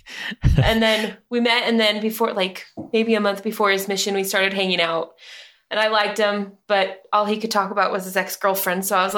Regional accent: Ephrata, United States; The same, from Ephrata.

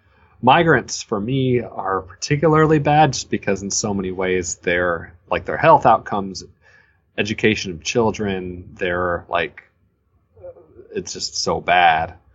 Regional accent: Kentucky, United States; I'm from Kentucky, and in Eastern Kentucky, in Appalachia, there are conditions that people wouldn't even recognize as being like in America.

